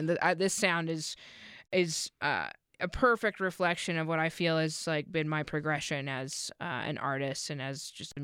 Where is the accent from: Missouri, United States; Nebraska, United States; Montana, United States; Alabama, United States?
Montana, United States; Montana. is my home state